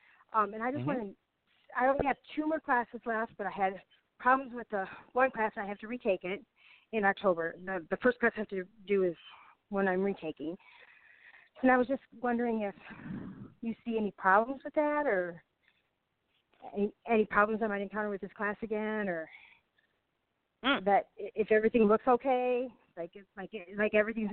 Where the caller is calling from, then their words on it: Texas, United States; And I'm calling from Texas.